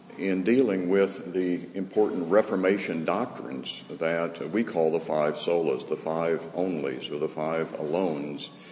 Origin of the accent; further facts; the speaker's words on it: the South, United States; I grew up in the South, and we use the word persnickety.